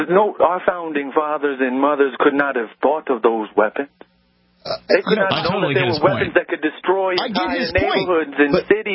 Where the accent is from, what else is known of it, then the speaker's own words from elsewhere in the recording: Kalamazoo, Michigan, United States; Well, I'm from Kalamazoo, and you might just say that I'm one of those crazy guys.